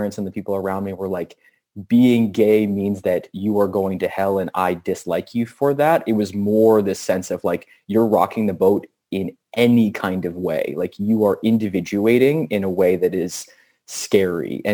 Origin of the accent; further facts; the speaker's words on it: New York City, New York, United States; And I grew up in New York in the 90s, which was still a pretty rough situation in many ways, but also a really vibrant situation.